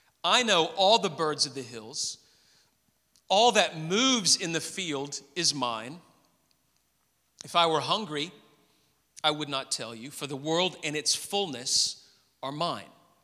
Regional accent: Memphis, Tennessee, United States; Because I grew up in a somewhat wealthier suburb of Memphis, where in the city I grew up in Tennessee

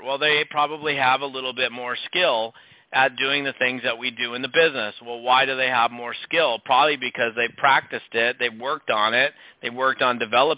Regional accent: Seattle, Washington, United States; and I'm originally from Seattle

